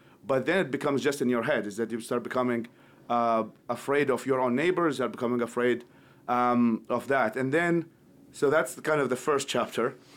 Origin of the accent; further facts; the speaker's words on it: Baghdad, Baghdad Governorate, Iraq; So I grew up in West Baghdad, and West Baghdad is mostly known because it was close to Fallujah